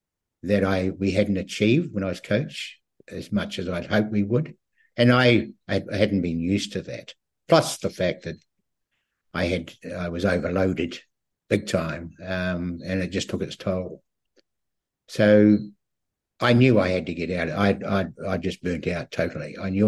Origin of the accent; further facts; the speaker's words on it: Christchurch, Canterbury, New Zealand; where I was born and bred in Christchurch.